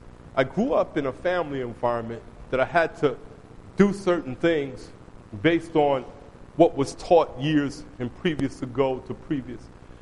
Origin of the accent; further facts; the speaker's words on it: New York City, New York, United States; I grew up in New York City. I grew up with a mindset, and this is how God works.